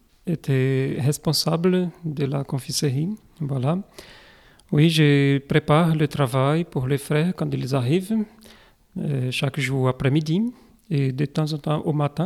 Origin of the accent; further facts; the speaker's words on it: Brazil; Oui, je suis brésilien. Ça fait 7 ans que je suis arrivé à Tournaille.